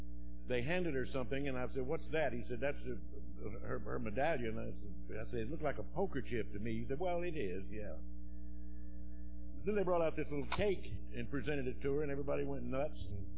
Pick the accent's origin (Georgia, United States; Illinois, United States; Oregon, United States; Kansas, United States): Georgia, United States; I was born in North Georgia, spent most of my life there